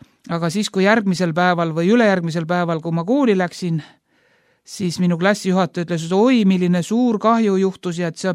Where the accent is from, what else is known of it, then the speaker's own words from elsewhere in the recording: Tallinn, Harju County, Estonia; Ma olen pärit kristlikust kodust ja perekonnast